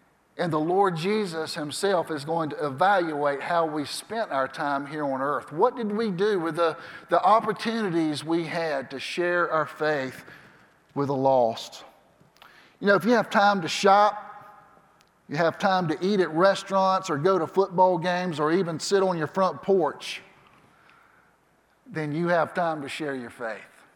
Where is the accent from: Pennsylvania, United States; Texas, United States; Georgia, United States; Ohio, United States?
Georgia, United States; Cairo; And I'm from Cairo, Georgia. Y'all know where Cairo is? And so here I am, a little country boy in New Orleans.